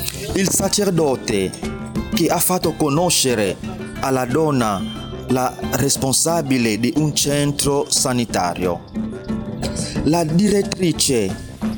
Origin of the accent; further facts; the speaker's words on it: DR Congo; now in Ibadan, Nigeria; Vengo dalla Repubblica Democratica del Congo e lavoro qui in Nigeria come missionario.